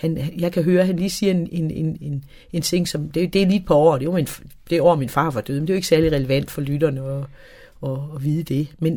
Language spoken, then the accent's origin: Danish; Schleswig, Schleswig-Holstein, Germany; da jeg gik i skole på Slesvig i skole, der gik jeg mine første 5 år i skole